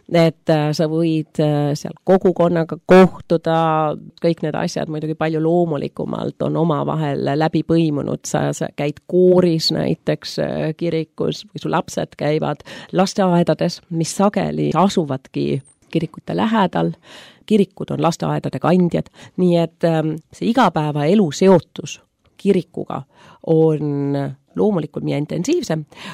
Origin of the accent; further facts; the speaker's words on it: southern Germany, Germany; ma kasvasin lõuna Saksamaal, kus enamus kirikuid ongi katoliku kirikud ikkagi.